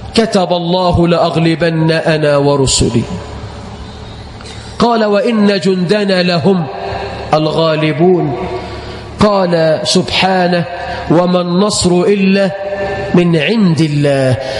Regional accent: Egypt; اللهم اجعل بلدنا مصر أمنا أمانا،

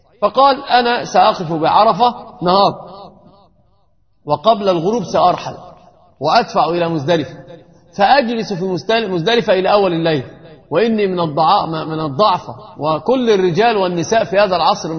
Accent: Egypt; عندنا في مصر دائما النساء بتقول كلمة مشهورة

